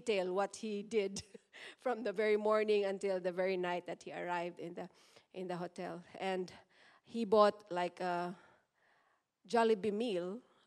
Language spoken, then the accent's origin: English; Mindanao, Philippines; So my home country, my hometown is in Mindanao. It's quite far from where my son was.